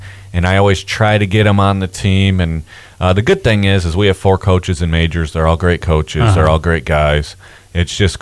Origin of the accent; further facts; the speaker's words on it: Jackson, United States; And you know, I grew up in Jackson. I've lived here my whole life.